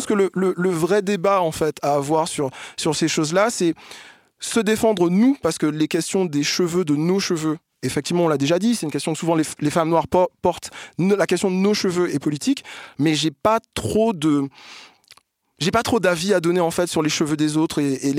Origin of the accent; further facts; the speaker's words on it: Martinique, France; moi, je suis martiniquais, j'ai grandi là-bas